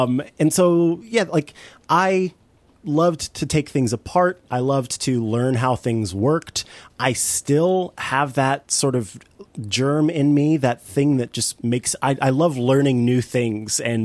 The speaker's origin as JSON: {"language": "English", "town": "St. Joseph", "region": "Missouri", "country": "United States", "tie": "born or raised there", "said": "certificate has me born in St. Joseph, Missouri, which is where the hospital was, and it is what I consider my hometown."}